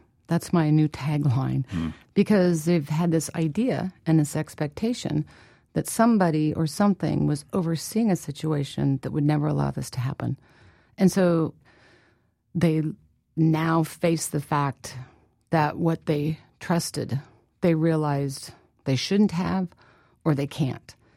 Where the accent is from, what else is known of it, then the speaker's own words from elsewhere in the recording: Midwest, United States; I was born and raised in the Midwest.